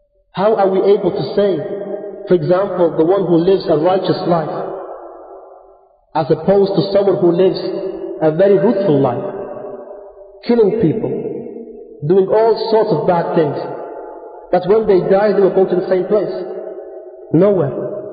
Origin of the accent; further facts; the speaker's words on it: United Kingdom